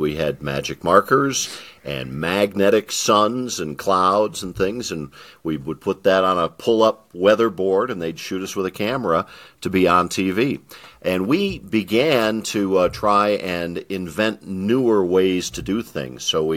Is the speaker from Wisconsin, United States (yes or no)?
yes; Madison, Wisconsin, United States; I was about 6 years old, growing up in Madison, Wisconsin, and we had a severe thunderstorm move into the city.